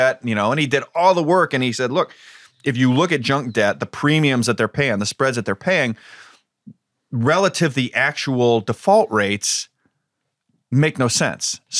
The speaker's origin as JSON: {"language": "English", "town": "Strongsville", "region": "Ohio", "country": "United States", "tie": "born or raised there", "said": "Look, when in 1992, in my hometown, at this town square, my hometown, Strongsville, Ohio, we had late October"}